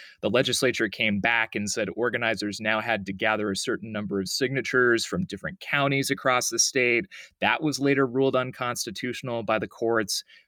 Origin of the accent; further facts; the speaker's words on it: Idaho, United States; You know, growing up in Idaho, I didn't realize that this was a thing until I moved elsewhere to work.